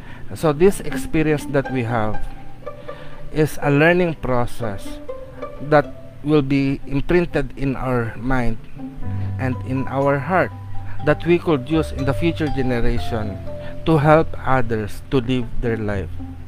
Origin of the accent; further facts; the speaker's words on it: Philippines; And as a Filipino, we are naturally animist, so we believe that everything that exists has souls.